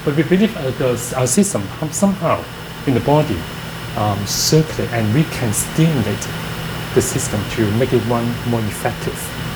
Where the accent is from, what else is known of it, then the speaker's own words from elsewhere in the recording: Hong Kong; English is a second language; now in Canada; And I'm an immigrant from Hong Kong. I came to this country in 1991. So 27 years, my English is still not good.